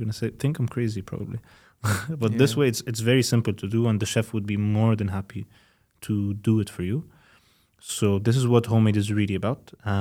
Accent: Egypt; English is a second language; especially that I came from Egypt, so I know like the food.

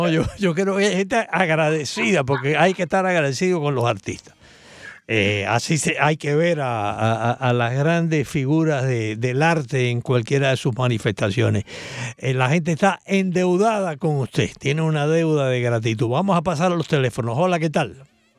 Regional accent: Cuba; moved away; Yo recuerdo, después que salí de Cuba, encontrarme con gente de Hungría

